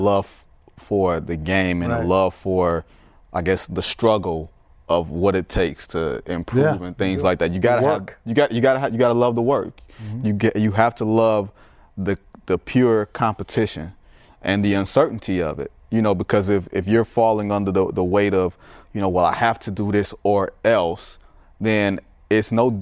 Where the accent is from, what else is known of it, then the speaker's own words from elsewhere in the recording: Detroit, Michigan, United States; Where I'm from Detroit. Them fighting words.